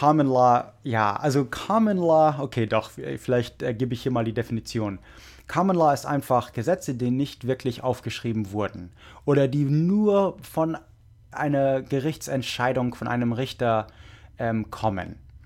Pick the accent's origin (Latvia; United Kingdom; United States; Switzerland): United States; Oregon; ich habe ein paar von Oregon erwähnt, wo ich herkomme.